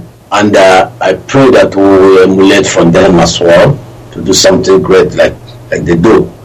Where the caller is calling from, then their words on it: Germany; I'm calling from Germany.